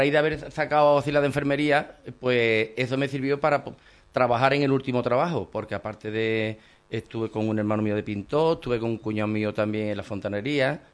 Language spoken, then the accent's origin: Spanish; Lebrija, Andalusia, Spain; me gustan mucho las fiestas de mi pueblo, me gustan mucho las Cruces de Mayo y la Feria de Lebrija.